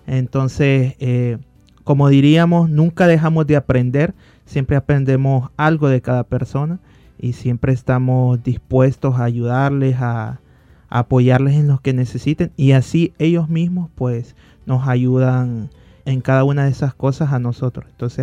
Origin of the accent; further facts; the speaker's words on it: El Salvador; soy salvadoreño, tengo 23 años